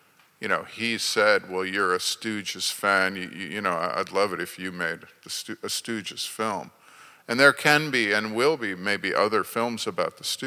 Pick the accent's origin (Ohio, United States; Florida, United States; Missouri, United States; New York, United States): Ohio, United States; Akron; Yeah, I'm from Akron, Ohio.